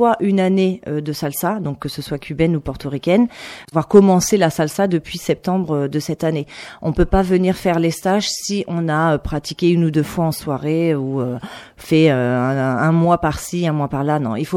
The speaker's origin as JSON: {"language": "French", "town": "Caen", "region": "Normandy", "country": "France", "said": "Je suis également originaire de Caen"}